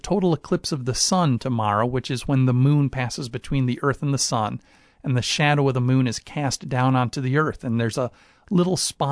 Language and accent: English; Chicago, Illinois, United States; When I was a kid, I grew up in Chicago, so light pollution was a big problem there.